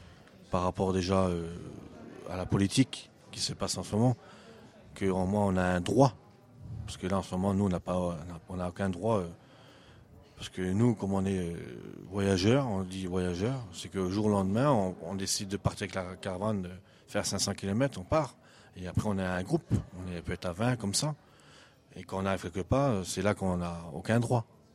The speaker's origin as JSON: {"language": "French", "country": "France", "said": "On est des êtres humains comme les autres, on est français à la base en plus."}